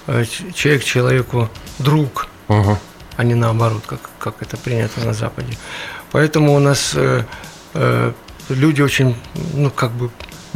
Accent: Kharkiv, Kharkiv Oblast, Ukraine; я родом из Харькова, это вот все мои предки, это была Малороссия.

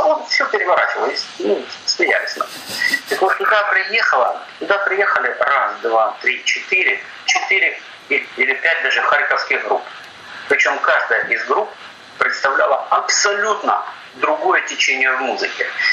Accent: Kharkiv, Kharkiv Oblast, Ukraine; Поэтому я харьковчанин мозгу прости.

